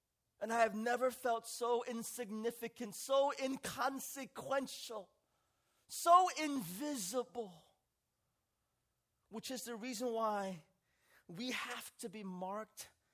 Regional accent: San Francisco, California, United States; And so I went out to the streets of San Francisco, my hometown.

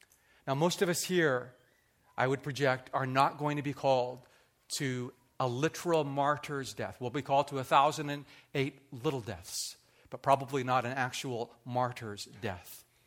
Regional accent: Canada; I'm like, I'm from Canada.

